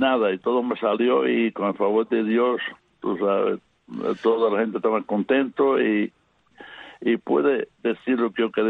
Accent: Cuba; moved away as an adult; now in United States; yo nací en Cuba y me crié en Cuba y me he criado aquí en Estados Unidos, porque hace 62 años

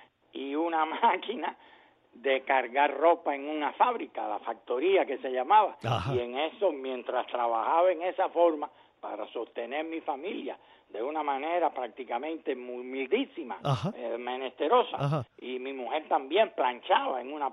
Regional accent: Cárdenas, Matanzas, Cuba; moved away as an adult; now in Miami, United States; Yo nací en Cárdenas, me eduqué en Cárdenas, ajá, crecí en Cárdenas y de Cárdenas salí para el exilio el día 6 de noviembre de 1968.

